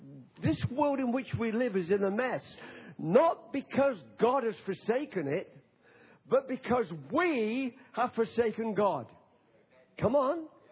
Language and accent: English; Nottingham, East Midlands, United Kingdom; I come from Nottingham, which is not too far from Birmingham.